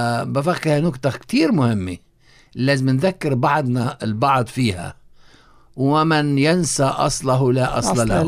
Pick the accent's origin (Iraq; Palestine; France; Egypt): Palestine; Galilee; born there; أنا ولدت في الجليل، أنا فلسطيني، ولدت في الجليل في قرية كلها مسيحيين، الأكثرية موارني ما عدا عيلتي أنا كانت روم كاثوليك.